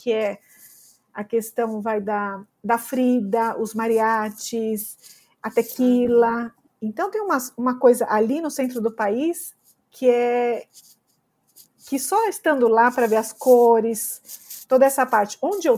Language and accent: Portuguese; São Paulo, Brazil; em São Paulo, por exemplo, de onde eu sou